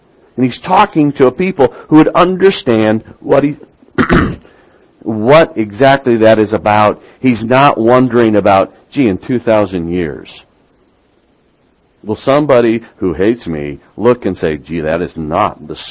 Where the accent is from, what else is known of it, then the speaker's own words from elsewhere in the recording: Midwest, United States; accent: Midwestern; I'm revealing my Midwestern accent. I drop the G's a lot.